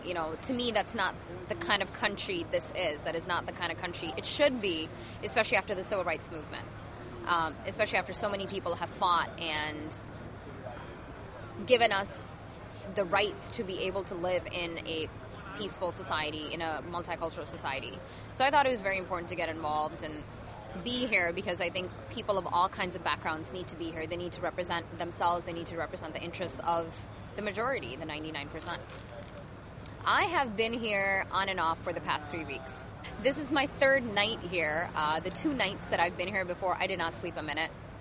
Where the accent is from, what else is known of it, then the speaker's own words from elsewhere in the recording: Michigan, United States; now in New York, United States; I'm originally from Michigan. Okay. But I moved to New York about a month ago.